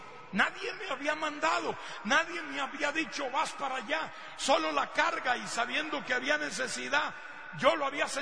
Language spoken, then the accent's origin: Spanish; Costa Rica; moved away as an adult; now in Panama; Ya soy más panameño que costarricense